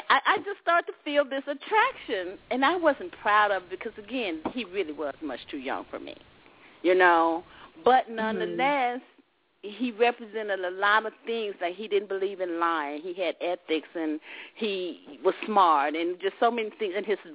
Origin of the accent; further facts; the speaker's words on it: the South, United States; Because, again, I was raised in the South, and it was just a lot we just didn't know about.